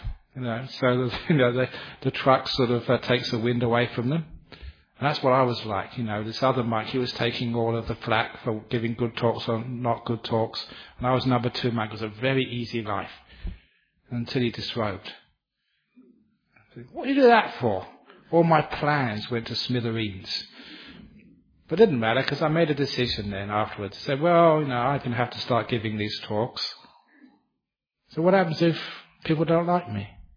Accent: England, United Kingdom; Because I'm English

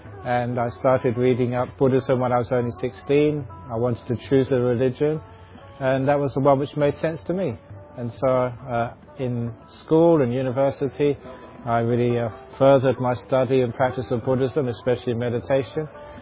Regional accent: London, United Kingdom; born there; Yeah, I was born in London in 1951.

